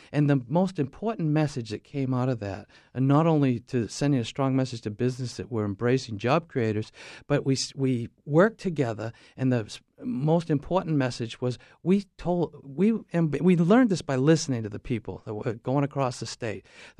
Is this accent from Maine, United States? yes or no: yes; Wells, Maine, United States; also born or lived in Biddeford / Sanford; Yeah, I was born in Biddeford. I grew up in Wells and raised my family in Sanford.